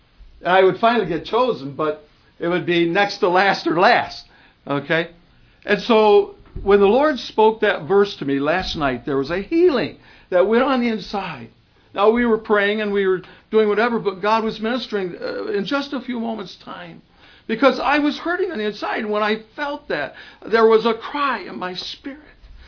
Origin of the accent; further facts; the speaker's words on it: United States; I was a pagan growing up in America.